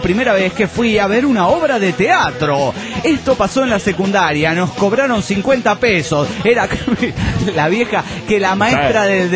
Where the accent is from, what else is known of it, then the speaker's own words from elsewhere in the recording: Tunja, Boyacá, Colombia; de Tunja, Colombia.